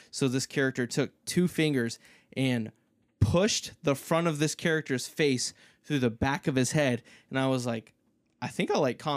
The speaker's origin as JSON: {"language": "English", "town": "Topeka", "region": "Kansas", "country": "United States", "tie": "born or raised there", "said": "Not my first experience, but, you know, I grew up in Topeka"}